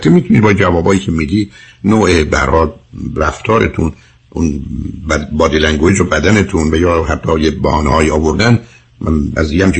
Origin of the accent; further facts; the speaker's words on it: Iran; ما ایرانی هستیم و رو ایرانی بازی میکنیم